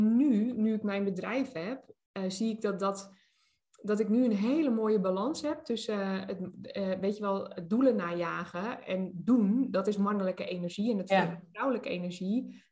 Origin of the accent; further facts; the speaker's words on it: Tuitjehorn, North Holland, Netherlands; Nou, waar ik vandaan kom is Tuitjehorn. Dat ligt echt in Noord-Holland-Noord, tussen Alkmaar en Schagen. Ik kom echt uit een boerendorp, echt, weet je.